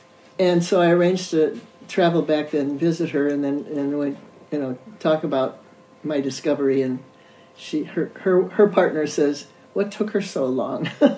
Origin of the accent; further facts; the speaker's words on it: Parma, Ohio, United States; also born or lived in Cleveland; I was born in Cleveland, Ohio, and after a year, we moved to Parma, which is a suburb of Cleveland, and my parents bought a house there.